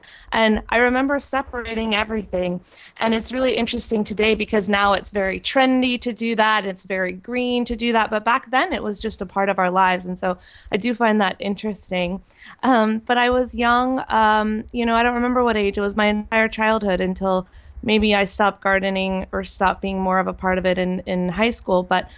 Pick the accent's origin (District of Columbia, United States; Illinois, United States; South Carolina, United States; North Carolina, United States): North Carolina, United States; now in California, United States; And I live in California, but I'm actually from North Carolina, which is one of the states you are looking for.